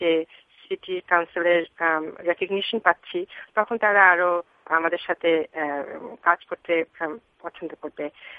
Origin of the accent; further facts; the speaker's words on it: Bangladesh; কারণ আমি বাংলাদেশের থেকে এসেছি এবং বাংলাদেশের কালচার বুঝি।